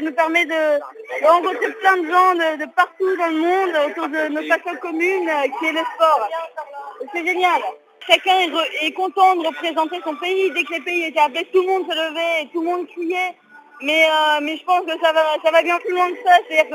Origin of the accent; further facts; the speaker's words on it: England, United Kingdom; French is a second language; on est bien plus content d'apprendre des autres pays que de montrer qu'on vient d'Angleterre